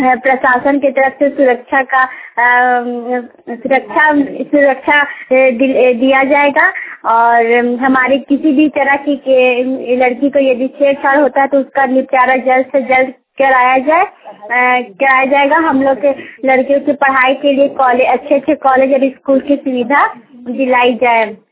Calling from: Chaudhariya, Jharkhand, India; हम चौधरिया गांव से बोल रहे हैं, चतरा जिला से बोल रहे हैं।

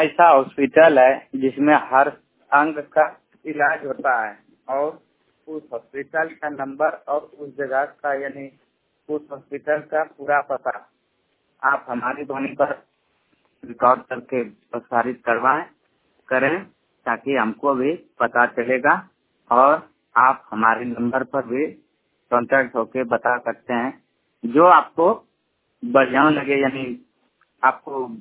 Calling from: Bihar, India; मैं बिहार से बोल रहा हूं और … मेरा जिला बका थनामरपुर भरपूरंचक है

